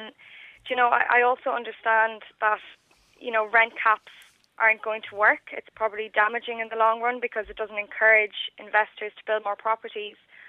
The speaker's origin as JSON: {"language": "English", "region": "Connacht", "country": "Ireland", "lives_now": "Dublin, Ireland", "said": "I'm not from Dublin. I'm from Roscommon originally, and I moved to Dublin nearly 3 years ago."}